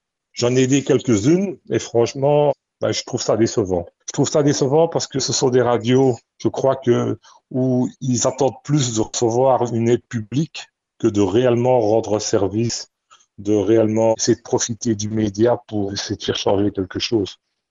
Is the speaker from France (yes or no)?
no; Belgium; moved away; Donc je suis belge et j'ai quitté la Belgique en 1981.